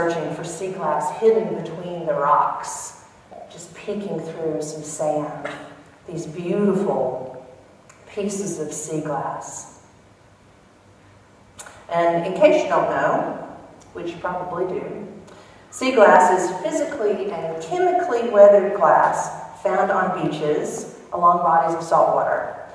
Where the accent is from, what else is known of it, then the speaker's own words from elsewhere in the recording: South Carolina, United States; As you can probably tell by my accent, I grew up in South Carolina. That is a state in the southern part of the United States.